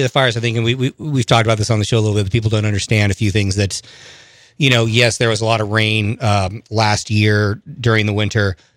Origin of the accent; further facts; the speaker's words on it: California, United States; When I grew up out in California talking about, you know, sometimes people were dragging a chain or something off a trailer